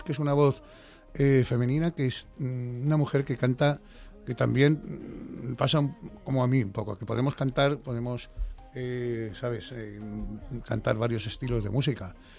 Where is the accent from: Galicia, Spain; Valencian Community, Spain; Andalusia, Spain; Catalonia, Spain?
Valencian Community, Spain; Alicante; en mi tierra